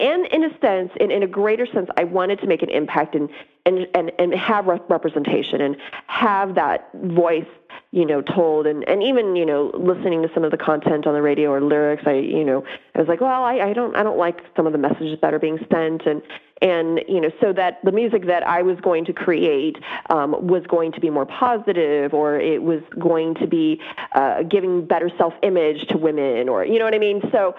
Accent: United States; first language English; But I, being an American, English being my first language, that's what I write as a creative.

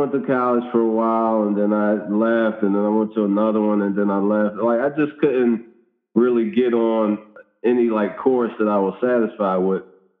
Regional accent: Philadelphia, Pennsylvania, United States; I grew up in Philadelphia.

